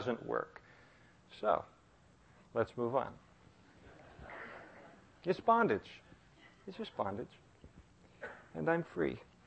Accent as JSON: {"language": "English", "town": "Napa", "region": "California", "country": "United States", "said": "I'm from Napa, which is Seventh-day Adventist country, and so the seventh day is a rather large issue to an awful lot of people."}